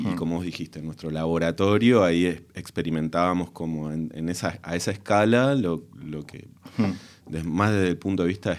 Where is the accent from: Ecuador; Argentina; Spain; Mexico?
Argentina; Soy argentino.